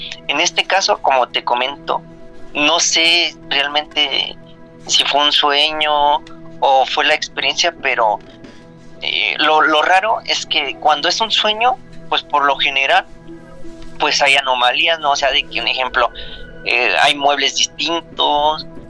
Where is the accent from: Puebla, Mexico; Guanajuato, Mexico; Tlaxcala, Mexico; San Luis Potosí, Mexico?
Guanajuato, Mexico; pues yo soy de Guanajuato, soy uh-huh. nacido en Guanajuato.